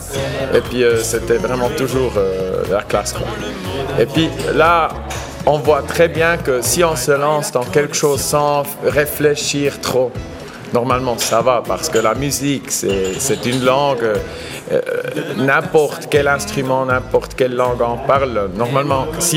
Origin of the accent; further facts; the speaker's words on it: Bern, Switzerland; accent: Bernese; French is a second language; moi je suis pas tout à fait bilingue, j'ai un accent mais vraiment bernois, puis je viens d'une région où on parle pas le français